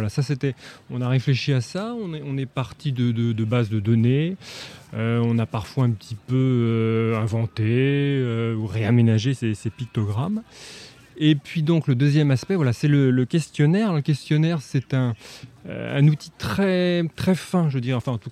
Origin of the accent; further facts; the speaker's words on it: Nantes, Pays de la Loire, France; je viens de Nantes.